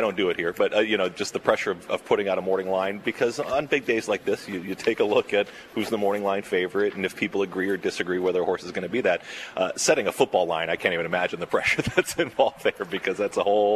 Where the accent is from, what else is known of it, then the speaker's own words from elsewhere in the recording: Santa Monica, California, United States; I grew up in Santa Monica.